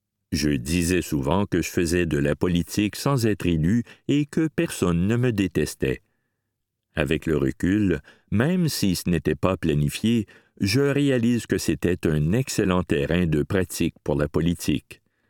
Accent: Lévis, Quebec, Canada; Ma famille vient de Kamouraska, dans le Bas-Saint-Laurent. Je suis né en 1979 à Lévis, où j'ai vécu durant 22 ans. J'ai étudié à Québec.

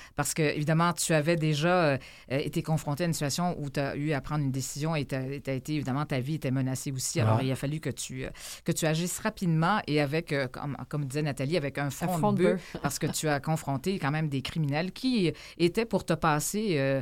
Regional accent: Trois-Rivières, Quebec, Canada; Ah, d'accord, dans mon patelin.

